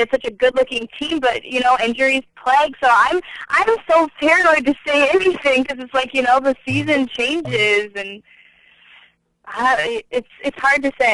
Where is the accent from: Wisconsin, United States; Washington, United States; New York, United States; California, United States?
Wisconsin, United States; Well, I'm originally from Wisconsin, and that's where I was born and raised, and actually most of my family's from Illinois, and they're all Bears fans.